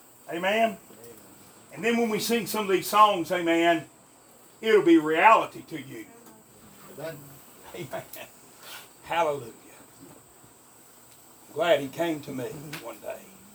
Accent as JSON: {"language": "English", "region": "Tennessee", "country": "United States", "said": "And I come all the way from East Tennessee and I find it up here in Blaine, Pennsylvania."}